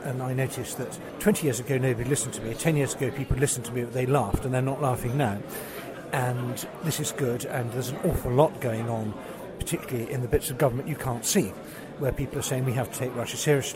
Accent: United Kingdom; And because I'm British and talk nice English and wear a nice suit, maybe I was listened to when these other people weren't.

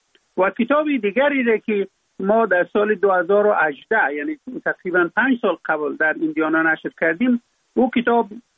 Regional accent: Afghanistan; در اونجا فقط ما افغان هستم،

